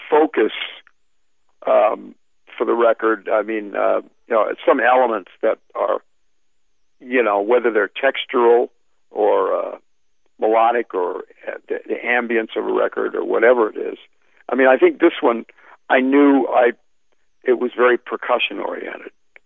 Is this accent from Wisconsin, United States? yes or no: no; St. Louis, Missouri, United States; also born or lived in New York; now in Westchester, United States; because I grew up on the Mississippi River in St. Louis. I moved to New York, on the Hudson River. And now I just moved up to Westchester, right on the Hudson River as well.